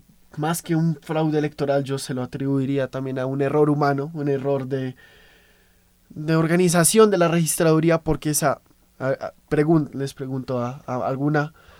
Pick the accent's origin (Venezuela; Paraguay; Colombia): Colombia; Pasemos a lo que nos preocupa como colombianos.